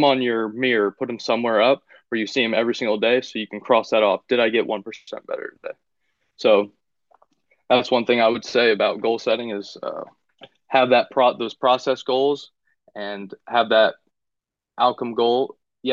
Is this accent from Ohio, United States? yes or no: yes; Findlay, Ohio, United States; And then I also have it up in my hometown in Findlay, Ohio.